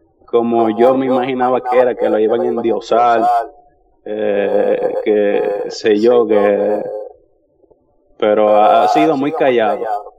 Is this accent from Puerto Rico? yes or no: yes; Puerto Rico; Yo soy de Puerto Rico, sí.